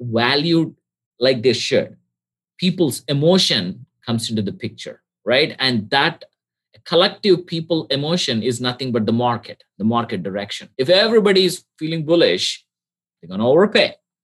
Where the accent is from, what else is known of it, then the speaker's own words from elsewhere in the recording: India; moved away as an adult; now in United States; I'm originally from India. So I immigrated to the US to pursue my master's in electrical engineering, University of Alabama, Huntsville.